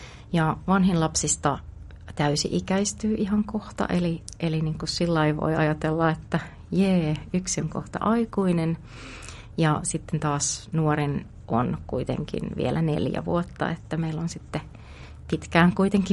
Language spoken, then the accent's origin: Finnish; Lapua, South Ostrobothnia, Finland; Mä oon kasvanut Etelä-Pohjanmaalla, Lapualla ja oon perheen kuopos iltatähti